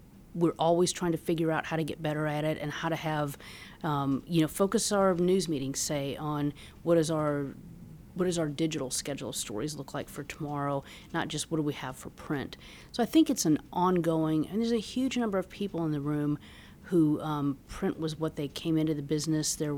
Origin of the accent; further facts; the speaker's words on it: Troy, Illinois, United States; I grew up in Troy, Illinois, and there was a little weekly paper, and we got to go into those offices to produce our high school paper.